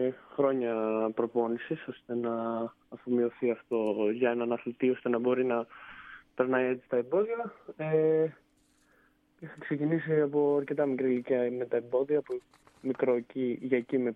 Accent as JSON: {"language": "Greek", "town": "Serres", "region": "Central Macedonia", "country": "Greece", "tie": "born or raised there", "said": "είμαι από Σέρες, σπουδάζω Σέρες, Σέρες γεννήθηκα, Σέρες μεγάλωσα και πιστεύω ότι θα μείνω αρκετά χρόνια ακόμα εδώ. Εδώ είναι οι γονείς μου, οι φίλοι μου, ο προπονητής μου, εδώ είναι το περιβάλλον μου."}